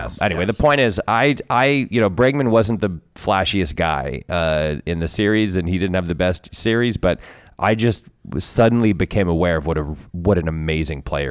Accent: West Hartford, Connecticut, United States; I'm from I grew up in West Hartford. New Britain is, you know, 15, 20 minutes away.

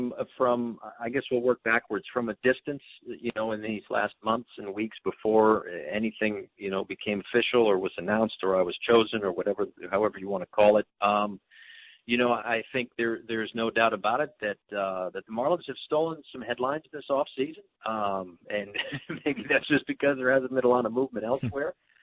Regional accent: Connecticut, United States; growing up in Connecticut and seeing a lot of Yankee games, being, you know, hour and a half, 2 hours away from Yankee Stadium

